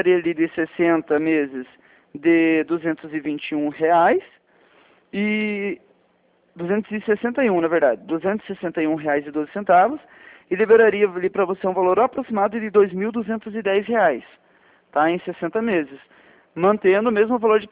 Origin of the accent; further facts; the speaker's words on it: Curitiba, Paraná, Brazil; Sou daqui de Curitiba, na verdade